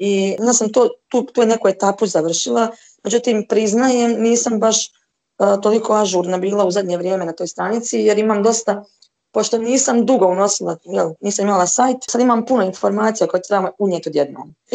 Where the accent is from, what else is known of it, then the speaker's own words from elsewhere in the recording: Serbia; born there; Jer rođena sam u Srbiji i meni je to, na momente mi čak nedostaje